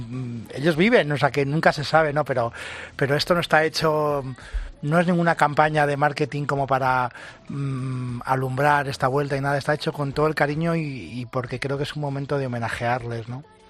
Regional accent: Moradillo, Castile and León, Spain; yo soy de Moradillo, de un pueblo de Burgos

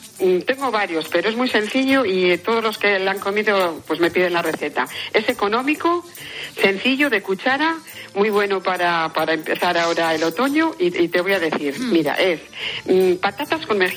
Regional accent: Santoña, Cantabria, Spain; tengo una agencia de viajes aquí en Santoña, porque soy de Santoña

